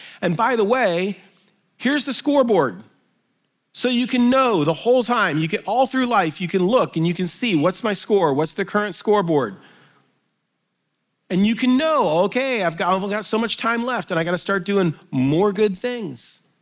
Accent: United States; And I'm an American, so I have no idea how far that is.

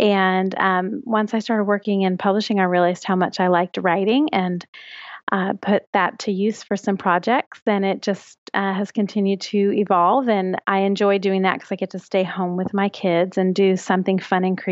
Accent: Florida, United States; It's not so bad, but I'm from South Florida. So you know, going down there is 16 hours.

